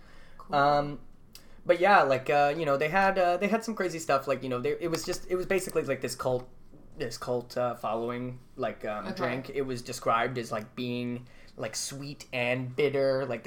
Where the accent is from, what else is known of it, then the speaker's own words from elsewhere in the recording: United States; moved away as an adult; now in Canada; I laughed because, I moved here as an American